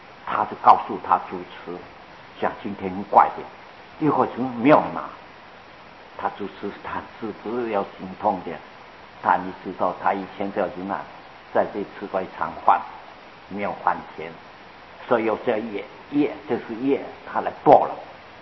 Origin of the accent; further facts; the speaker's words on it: China; 可是人家都是很吃惯的，都讲没有，我们中国人呢、啊、也很吃惯的。